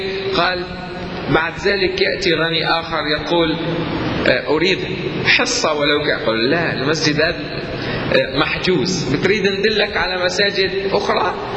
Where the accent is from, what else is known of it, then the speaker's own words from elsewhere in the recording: Aleppo, Aleppo Governorate, Syria; أنا أتحدث عن مدينتي لا أدري المدن الأخرى، نحن في حلب قليل هذا